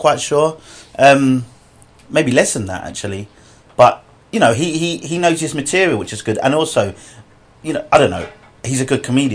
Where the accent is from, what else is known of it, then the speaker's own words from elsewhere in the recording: United States; the clientele is that probably of not where I grew up in the States.